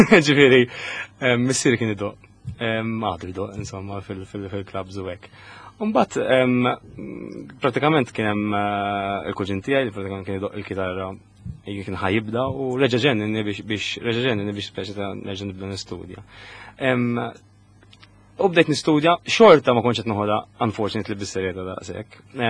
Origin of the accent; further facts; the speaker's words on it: Cospicua, Southern Harbour, Malta; Aħna jiena ġeneralment minn Bormla. Born Lisi, papa minn Birgu, ġifieri aħna minn hemmhekk. Mbagħad pratikament immuvjajna il-pjeta.